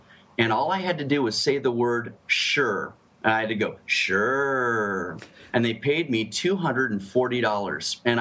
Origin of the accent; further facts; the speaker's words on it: Hayward, California, United States; also born or lived in Minneapolis; took a lot of kids' classes where I grew up in Hayward, California. And then I ended up going to a performing arts high school in Minneapolis